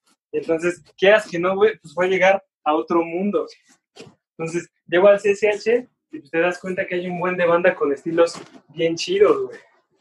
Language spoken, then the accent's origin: Spanish; Ciudad Nezahualcóyotl, State of Mexico, Mexico; Yo soy de acá de Neza